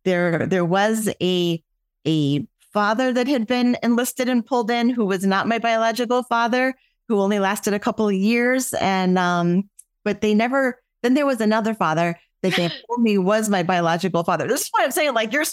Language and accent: English; Northeast, United States; So I grew up in the Northeast to a Southern family. My family was all Southerners who, by the time I came around, were pretty much up in the New Jersey, New York area.